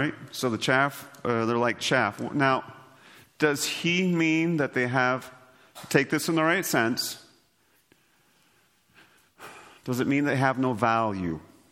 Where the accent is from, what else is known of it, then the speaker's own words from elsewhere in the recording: Nebraska, United States; Because I grew up in Nebraska, at least my understanding of chaff is